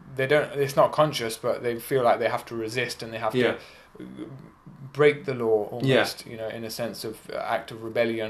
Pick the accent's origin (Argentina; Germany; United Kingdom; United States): United Kingdom; England; Obviously being from a British background, maybe I added something to the group that they could see in me. He's English, but he's not here to dominate us or to persecute us or whatever.